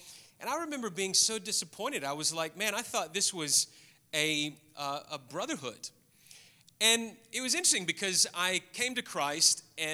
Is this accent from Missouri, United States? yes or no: no; Memphis, Tennessee, United States; and I grew up in the States, lived in Memphis, and went to the University of Memphis in Tennessee.